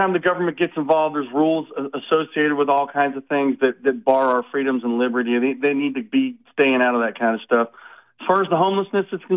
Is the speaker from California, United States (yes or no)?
yes; California, United States; Again, born and raised in California